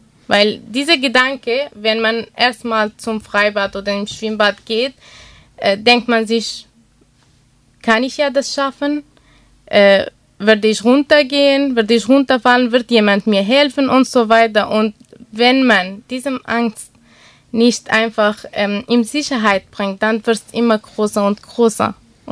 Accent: Iraq; German is a second language; now in Germany; Ich komme aus dem Irak und da gab es die Möglichkeit halt nicht, dass man schwimmen lernen.

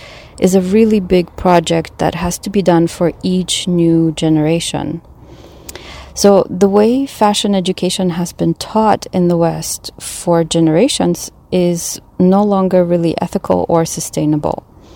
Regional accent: Canada; now in Denmark; I'm currently teaching fashion studies at the University of Southern Denmark, SDU, but I'm originally from Canada

